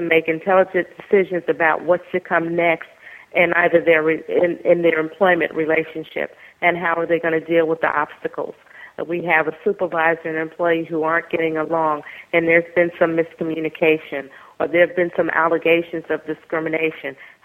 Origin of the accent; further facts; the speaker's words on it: Brooklyn, New York, United States; also born or lived in Alabama; I was born in Alabama. In 19 blah, blah, blah. And by the time I was 7, we had moved to New York. My dad was a New Yorker and wanted to go back to the city. And so I grew up in Brooklyn